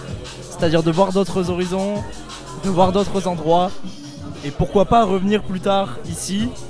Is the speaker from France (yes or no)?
yes; Aurillac, Auvergne-Rhône-Alpes, France; Voilà, moi je suis natif du Cantal, je viens d'Aurillac, je viens d'ici.